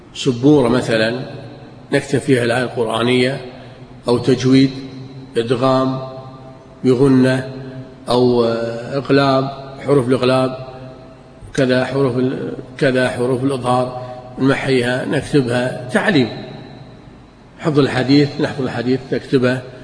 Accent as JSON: {"language": "Arabic", "country": "Kuwait", "said": "وإحنا عندنا بالكويت نبي بس ريحة مطر"}